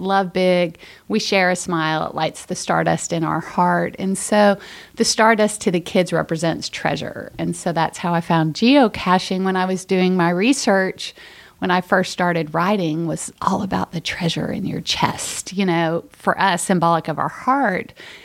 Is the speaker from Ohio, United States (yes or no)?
no; Texas, United States; I'm from Texas, and to come all the way here and see the headquarters